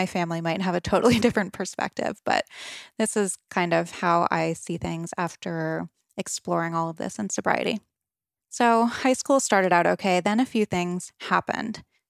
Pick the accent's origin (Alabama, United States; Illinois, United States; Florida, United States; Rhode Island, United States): Rhode Island, United States; Okay, so I grew up on the East Coast, Rhode Island, to be exact, and I had a pretty normal childhood by all measures.